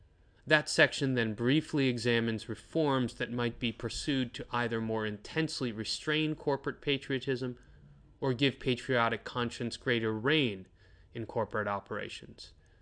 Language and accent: English; United States; Second, I am an American